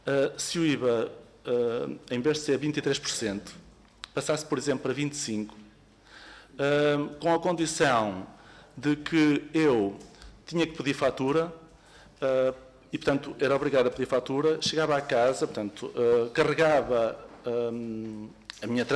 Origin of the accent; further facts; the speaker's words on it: Miranda do Douro, Norte, Portugal; eu por acaso sou de Miranda do Douro, portanto, encostado à Espanha